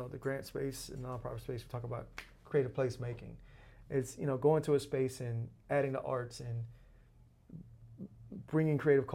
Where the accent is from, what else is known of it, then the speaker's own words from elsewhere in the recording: Atlanta, Georgia, United States; I'm a son of Atlanta, born and raised in Atlanta. We have a very unique culture.